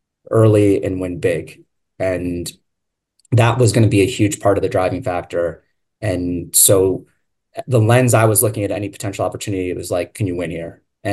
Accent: Ohio, United States; I'm from Ohio as well.

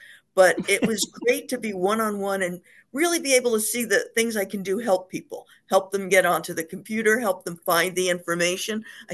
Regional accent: Hoboken, New Jersey, United States; I grew up in Hoboken, and I've always loved libraries since I was little.

